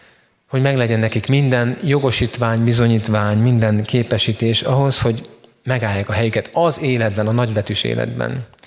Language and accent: Hungarian; Hungary; Mi most magyarként itt Magyarországon itt vagyunk